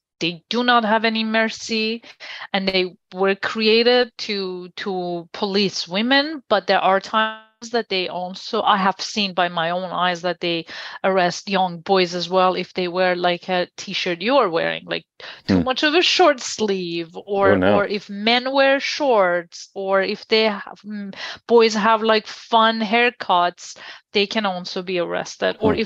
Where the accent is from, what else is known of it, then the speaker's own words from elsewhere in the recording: Iran; I was born and raised in Iran